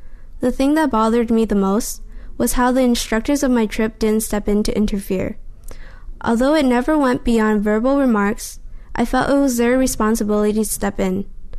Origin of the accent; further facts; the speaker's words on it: San Francisco, California, United States; I'm from San Francisco, and I'm in the 12th grade.